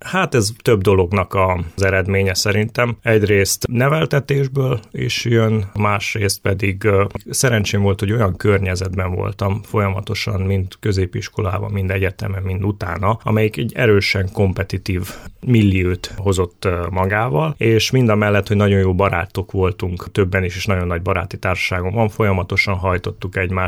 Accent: Cluj-Napoca, Cluj County, Romania; én Kolozsváron nőttem fel, de nyaranta mindig falun voltam. Nyárát Karácsony falván voltam, ott voltak a nagyszülők

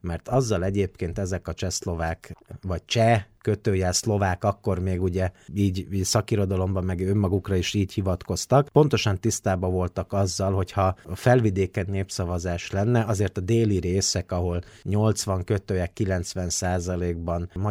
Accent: Nógrád, Hungary; én a Nógrád vármegyéből származom

